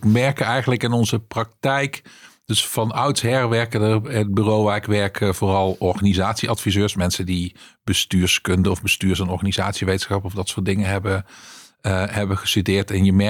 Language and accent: Dutch; Limburg, Netherlands; now in Utrecht, Netherlands; Ik ben geboren en getogen in Noord-Limburg, daarna in Utrecht terechtgekomen.